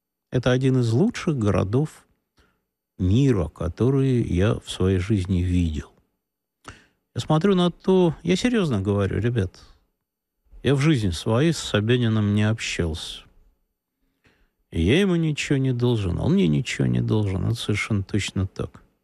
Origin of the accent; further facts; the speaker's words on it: Moscow, Russia; Мы москвичи, я москвич, родился в Москве.